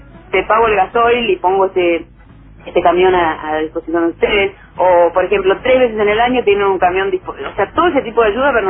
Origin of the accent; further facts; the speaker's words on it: Argentina; estamos hartos de, como argentinos, que siempre nunca sea lo que la gente dice